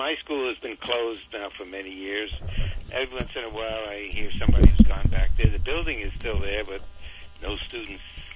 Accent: Brooklyn, New York, United States; born there; I was born in Williamsburg.

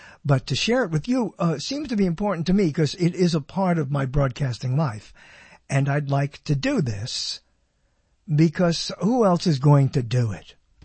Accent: Brooklyn, New York, United States; born there; as I was born in Brooklyn.

